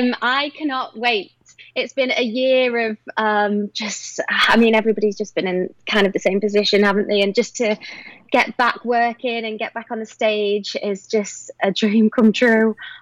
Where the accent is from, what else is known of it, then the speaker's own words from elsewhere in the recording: Liverpool, North West England, United Kingdom; accent: Scouse; My family, like, this is like my Scouse accent coming out now. I should like talk like this to you, shouldn't I? A red all the way. Like our family are big Liverpool supporters.